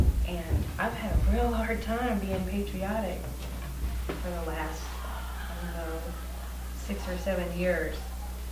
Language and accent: English; United States; When I meet some of the people that tell them that I'm an American.